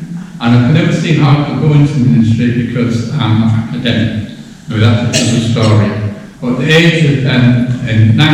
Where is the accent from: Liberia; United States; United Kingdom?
United Kingdom; Barrow-in-Furness, North West England; born there; Well, I was born in Barrow-in-Furness in 1940. As a young baby, I was about 6 months old.